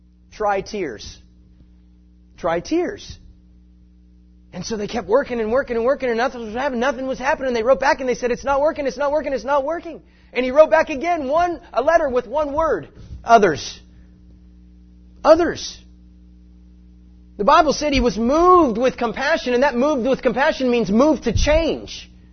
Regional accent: California, United States; I don't know about you. I'm from California.

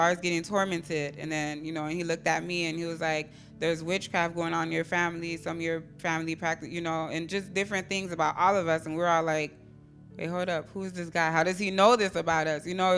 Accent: Immokalee, Florida, United States; Like he said, I'm from Immokalee.

